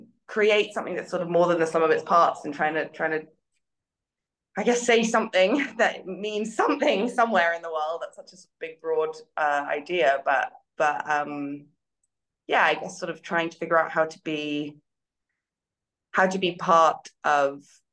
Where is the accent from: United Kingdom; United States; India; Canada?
Canada; I am Canadian and spent, you know, have lived for many years in Canada